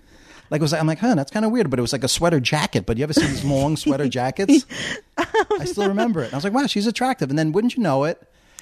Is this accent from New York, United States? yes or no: yes; Northport, New York, United States; also born or lived in Queens; I was born in Queens, New York because my mother's doctor was there. Oh. Even though we lived out here in Northport.